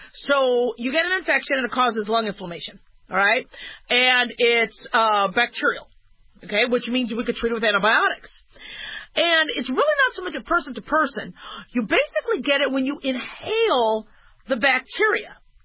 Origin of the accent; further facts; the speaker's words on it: Arizona, United States; also born or lived in Las Vegas, Nevada; I grew up in Arizona and Vegas, and I would love just hanging out by the produce.